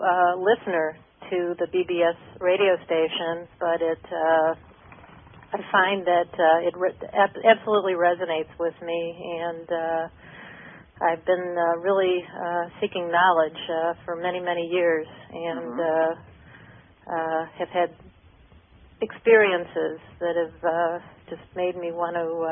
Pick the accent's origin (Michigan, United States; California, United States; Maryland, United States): Michigan, United States; now in Canada; Well, I'm from Michigan. Right now, I'm up in Canada.